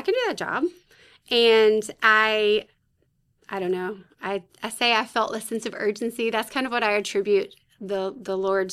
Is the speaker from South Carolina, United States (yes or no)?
yes; Spartanburg, South Carolina, United States; I did not grow up in Lexington. I am from South Carolina, though. I grew up in Spartanburg.